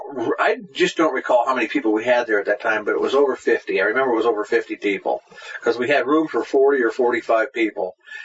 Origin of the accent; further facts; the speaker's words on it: Pennsylvania, United States; I mean, we're from Pennsylvania. You know, we talk funny.